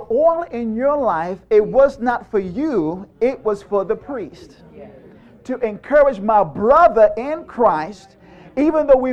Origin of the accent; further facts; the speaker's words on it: England, United Kingdom; I used to be in Catholicism, you know, growing up in England, that's all we had.